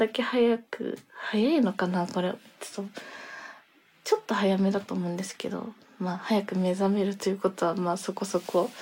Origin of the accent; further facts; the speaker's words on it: Tokyo, Japan; 東京生まれ、東京育ちで、まあちょっと、全然、あれですね、東京が本当に東京最高って感じなんですけど、他の県にはあんまり全然住んだこととかはないので、東京は好きです。